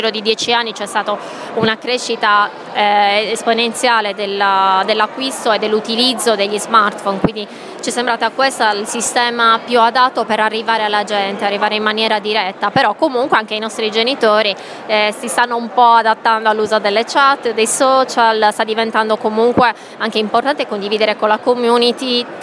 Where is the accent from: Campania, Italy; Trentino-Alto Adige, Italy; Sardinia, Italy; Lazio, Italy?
Sardinia, Italy; Cagliari; Penso così, perché da cagliaritana ho scoperto